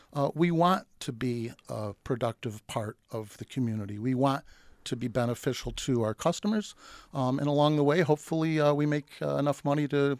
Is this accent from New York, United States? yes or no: yes; Rochester, New York, United States; born and bred in Rochester region.